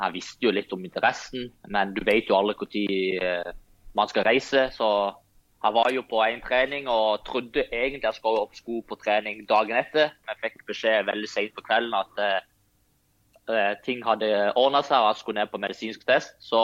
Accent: Lyngdal, Agder, Norway; Nei, helt siden jeg flyttet fra Lyngdal så har jeg tatt litt dialekt fra alle plassene jeg bodde i, så jeg vet egentlig ikke hva du skal kalle den dialekten.

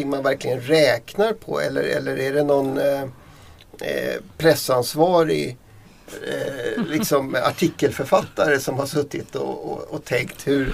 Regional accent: Dalarna County, Sweden; i mitt hemlän Dalarna

